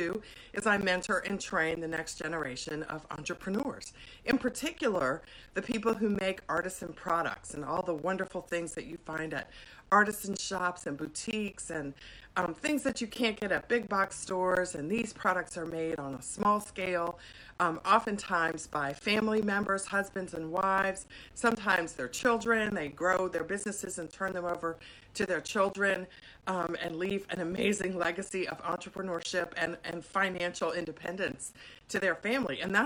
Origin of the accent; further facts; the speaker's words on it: Washington, District of Columbia, United States; I'm actually here in Washington, D.C., which is my hometown. I'm here at my mom's house